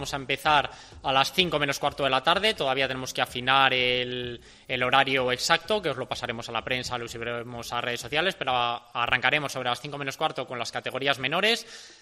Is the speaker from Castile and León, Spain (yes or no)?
yes; Toro, Castile and León, Spain; Yo soy de Toro, pues la verdad que me hace ilusión y orgullo llevarlo a Toro también